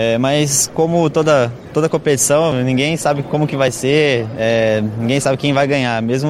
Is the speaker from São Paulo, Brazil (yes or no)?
yes; Marília, São Paulo, Brazil; a gente é de Marília, do mesmo lugar, da mesma cidade, né? Eu saí primeiro, depois ele saiu.